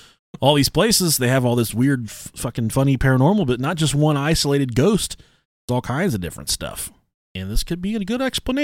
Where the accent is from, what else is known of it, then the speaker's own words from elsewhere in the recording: Boston, Massachusetts, United States; accent: Boston; I don't know if I have a good Boston accent or not. We're from Boston, you bastards.